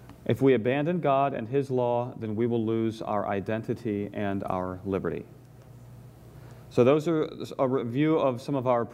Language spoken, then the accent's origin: English; Georgia, United States; also born or lived in Pennsylvania; I grew up in Georgia. I lived all over the South. I've only lived in Pennsylvania for about half of my life. I've spent the first half in the South.